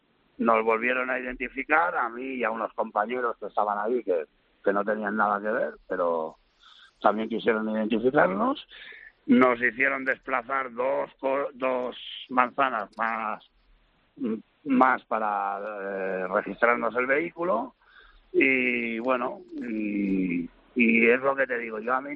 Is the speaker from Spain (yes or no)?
yes; Catalonia, Spain; yo soy catalán.